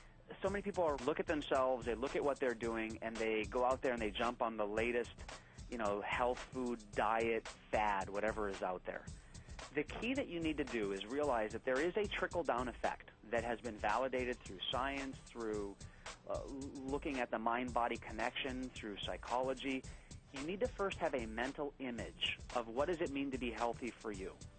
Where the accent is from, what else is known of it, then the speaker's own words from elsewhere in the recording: Hawaii, United States; it's a fancy Hawaiian word, I'm from Hawaii